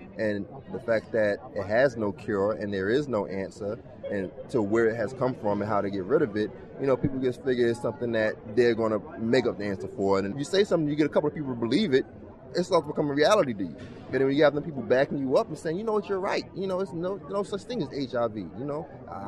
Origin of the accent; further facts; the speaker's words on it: Brooklyn, New York, United States; I'm from the Black AIDS Institute, and I'm from Brooklyn, New York.